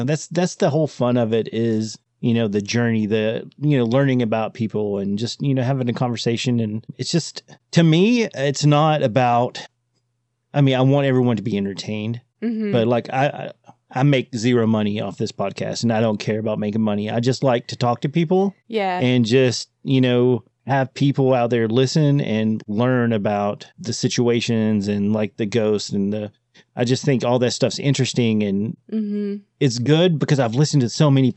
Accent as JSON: {"language": "English", "region": "Southern United States", "country": "United States", "said": "how I'm from the South and I try not to sound too redneck when I'm speaking."}